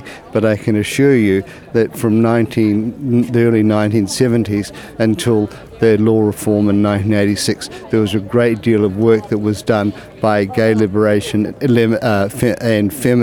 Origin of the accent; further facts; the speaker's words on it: Taumarunui, Manawatū-Whanganui, New Zealand; I'm from Taumarunui, and I haven't been in any gay activity in Wellington for the last 30 odd years